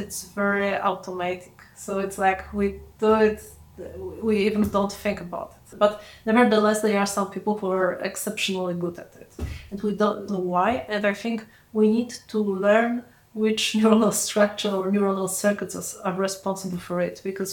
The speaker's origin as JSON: {"language": "English", "country": "Poland", "said": "I'm from Poland."}